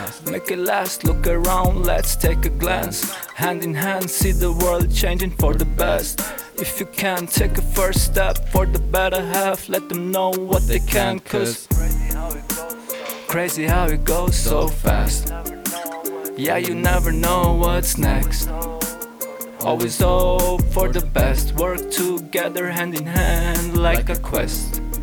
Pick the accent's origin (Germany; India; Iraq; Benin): India; Punjab; German is a second language; ich bin ja aus Indien und genau gesagt aus Nordindien, Punjab.